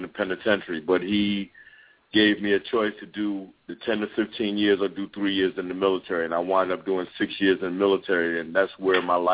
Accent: Brooklyn, New York, United States; I'm originally from Brooklyn, New York.

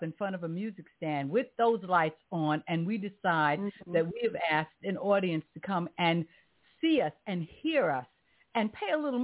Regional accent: New York City, New York, United States; Being born and raised in New York City, you know, I love hearing people who love New York.

